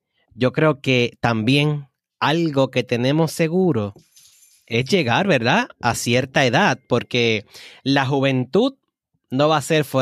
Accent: Puerto Rico; Eso es un refrán que por lo menos en mi país, Puerto Rico, se utiliza muchísimo

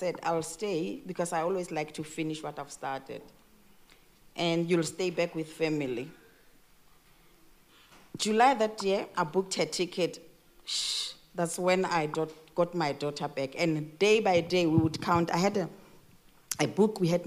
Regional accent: South Africa; moved away as an adult; now in Australia; I came to Australia from South Africa in March 2007 with my daughter, who was only 11 years old then. And I left my older son at home because we were supposed to come only for 2 years.

